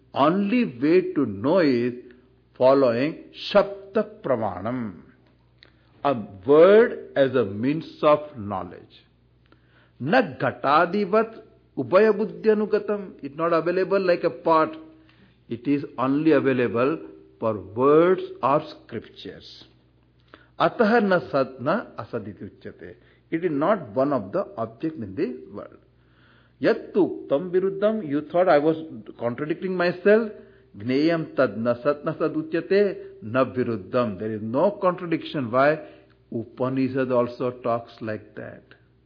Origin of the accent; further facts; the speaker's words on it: India; English is a second language; I came from India, now all rationing is over.